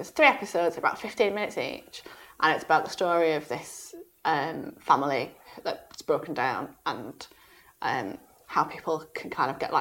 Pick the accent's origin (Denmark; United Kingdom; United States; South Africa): United Kingdom; And I think as British people, that's exactly what we look for, don't we?